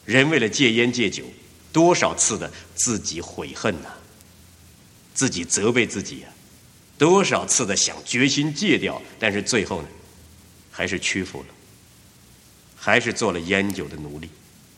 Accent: China; 对于说谎呢，咱们中国人呢，那简直是不用提了。我们中国人的本事啊，对于说谎太大了。

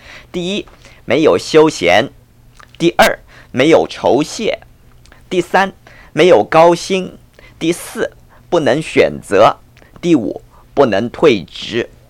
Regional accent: China; 难怪我们中国人的父母亲几乎没有一个希望他的儿女来侍奉主的

